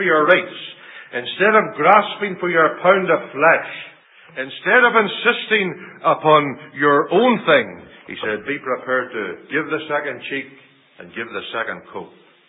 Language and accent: English; Ireland; if a man hit me, and I lost a tooth, I wouldn't want, being human, and being Irish, I wouldn't want to take a tooth out of him.